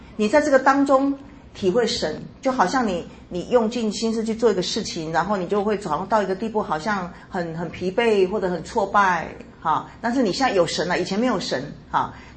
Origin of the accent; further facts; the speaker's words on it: Taiwan; 我发现我们台湾人还比较知道我们中国的历史